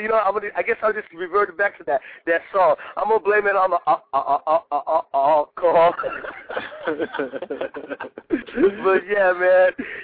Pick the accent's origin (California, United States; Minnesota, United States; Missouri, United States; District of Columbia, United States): California, United States; I'm from North Cal, man. I'm not from South Cal. He's putting X3, Puro Sul. Brother, I'm over here in the northern part of California where there's nothing but Norteños and stuff, man.